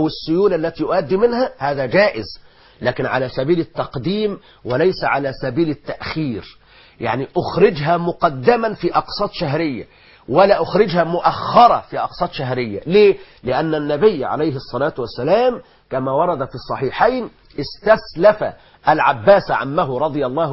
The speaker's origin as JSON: {"language": "Arabic", "country": "Egypt", "said": "إحنا عندنا في مصر"}